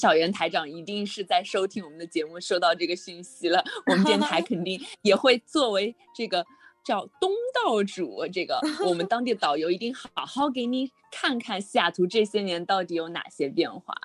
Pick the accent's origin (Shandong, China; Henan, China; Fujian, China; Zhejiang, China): Zhejiang, China; now in Seattle, United States; 我是浙江人，就是跟国内非常热的这个三伏天还有什么相比